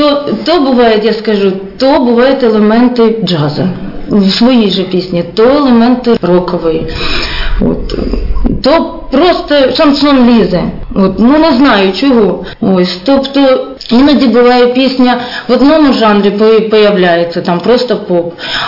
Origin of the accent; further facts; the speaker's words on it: Hrebinka, Poltava Oblast, Ukraine; Так, да, тому що це моє рідне місто.